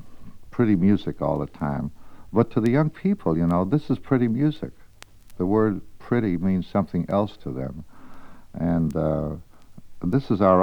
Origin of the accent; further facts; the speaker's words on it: Canada; born there; I was born in Canada. Our family was not a musical family, but they were a cultural family.